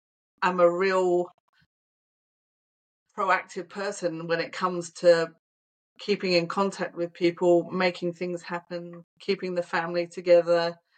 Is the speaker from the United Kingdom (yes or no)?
yes; South West England, United Kingdom; born there; I was born in North Devon, so southwest of England.